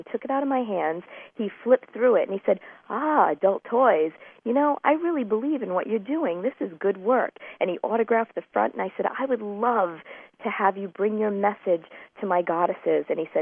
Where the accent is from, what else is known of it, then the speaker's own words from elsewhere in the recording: Woonsocket, Rhode Island, United States; And the business that I started in my hometown of Woonsocket, Rhode Island, suddenly was in Massachusetts